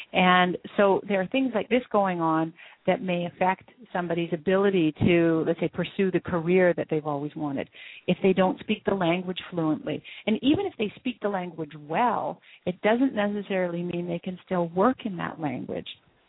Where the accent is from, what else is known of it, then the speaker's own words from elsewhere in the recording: Canada; And by contrast, as a Canadian, you know, I'm quite happy standing by the sink